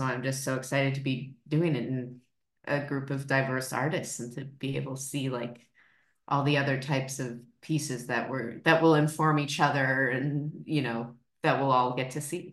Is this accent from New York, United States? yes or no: yes; New York, United States; So I went to college at Reed College in Portland, Oregon. I grew up in New York, went there, and then I lived there for a little bit after college.